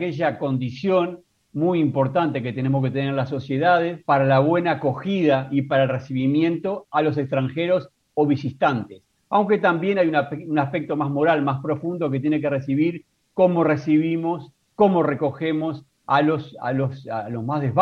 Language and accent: Spanish; Uruguay; also born or lived in Bogotá; now in Washington, United States; yo salí de Uruguay en el año 2014, o sea que soy un migrante, primero en Bogotá, donde estuve 4 años, y ahora en Washington, donde estoy desde el año 2018.